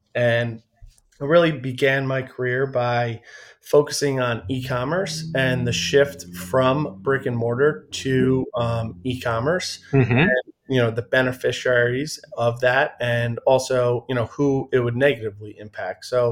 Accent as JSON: {"language": "English", "region": "New York", "country": "United States", "tie": "born or raised there", "said": "I grew up in Long Island."}